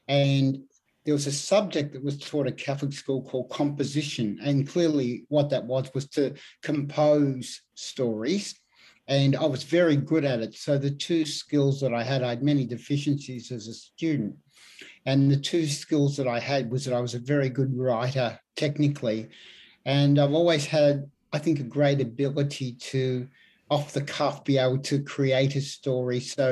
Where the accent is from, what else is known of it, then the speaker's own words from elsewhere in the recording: Richmond, Victoria, Australia; also born or lived in Collingwood; Then we went to Richmond to the Housing Commission. Even the Housing Commission flat we grew up in Richmond is gone. That was replaced by another house. We moved to a house in Collingwood, gone, replaced by the Eastern Freeway.